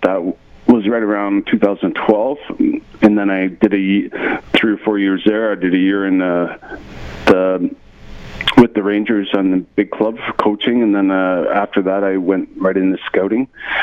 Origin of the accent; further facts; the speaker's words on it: Lindsay, Ontario, Canada; in where I grew up in Lindsay, which is Court, it was called Central Ontario.